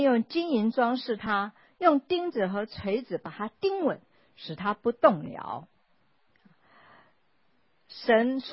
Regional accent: China; 或者我们中国人，我不知道外国人有没有所谓的紫微斗数

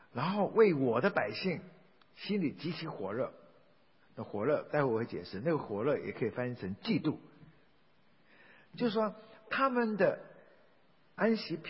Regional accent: China; 尤其我们从中国来你就懂

